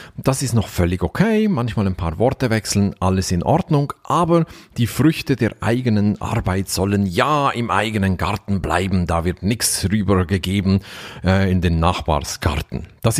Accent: Switzerland; Sogar ich als Schweizer kenne das deutsche Sprichwort

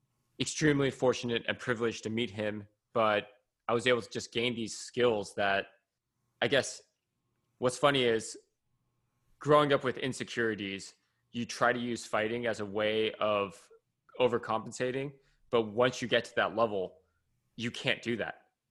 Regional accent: California, United States; And they have nothing to lose, you know, versus I'm some kid from California.

